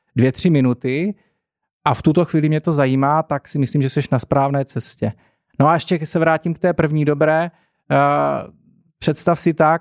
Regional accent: Brno, South Moravian Region, Czechia; z Brna a zavolají mě jednou za 2 měsíce třeba

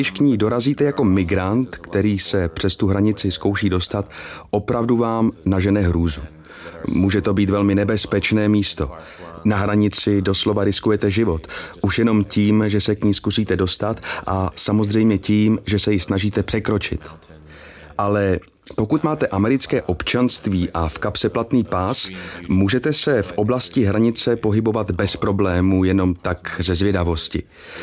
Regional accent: United States; Czech is a second language; moved away as an adult; a tak jsem se přesunul do Washingtonu, úplně na druhou stranu Spojených států, než odkud pocházím.

